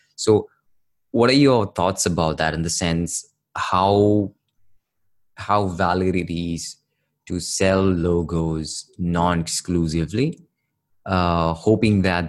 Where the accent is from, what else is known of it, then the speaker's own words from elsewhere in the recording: India; Because I am from India and I know the market here.